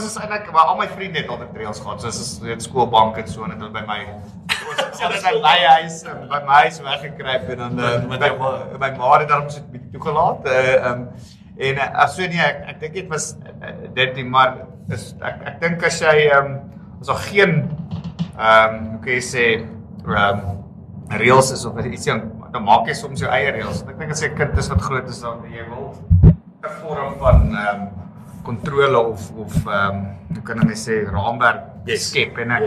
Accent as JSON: {"language": "Afrikaans", "town": "Nelspruit", "region": "Mpumalanga", "country": "South Africa", "tie": "born or raised there", "also_born_or_lived": "Benoni", "said": "ek is gebore in Benoni, ek is toe na kleuterskool Nelspruit toe, ek het school gegaan in Nelspruit"}